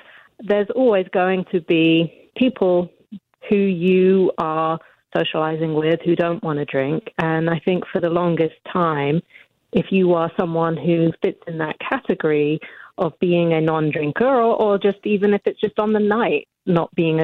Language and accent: English; United Kingdom; And of course, being British, yes, I'm not going to lie. I've got a lot of tea at my disposal.